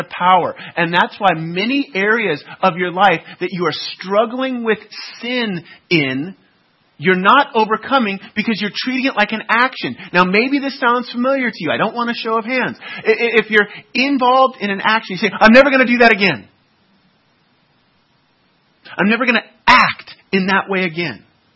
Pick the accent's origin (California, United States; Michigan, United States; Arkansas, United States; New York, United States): California, United States; I grew up in the San Francisco Bay Area. Okay, we had plenty of those old hippie guys